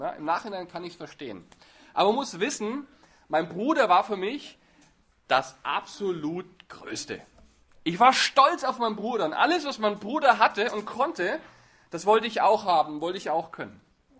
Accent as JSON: {"language": "German", "town": "Forchheim", "region": "Bavaria", "country": "Germany", "tie": "born or raised there", "said": "ich bin ein Bayer, aber eigentlich ein Franke. Ja, weiß ich nicht, ob das noch zählt. Ein Oberfranke genau genommen aus der Stadt Forchheim. Dort bin ich aufgewachsen, groß geworden."}